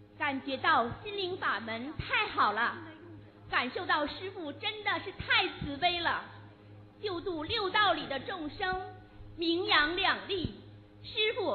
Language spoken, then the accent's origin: Chinese; Beijing, China; 我是来自北京的